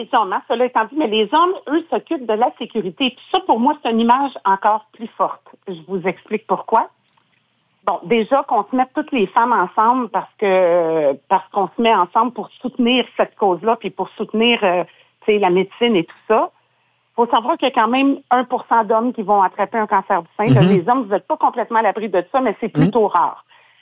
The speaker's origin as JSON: {"language": "French", "region": "Quebec", "country": "Canada", "said": "faut se rappeler qu'au Québec, on est 8 millions."}